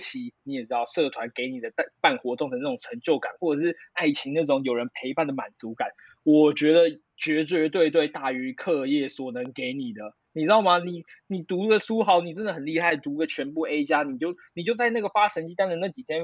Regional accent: Taipei, Taiwan; 没有，我都住家。我是一个台北人，就是好。

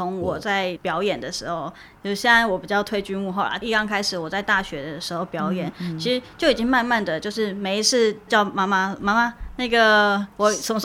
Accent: Taoyuan, Taiwan; 就是算是我因为我本身是桃园人这样子，然后我们全部几乎都是因为在台中读书，

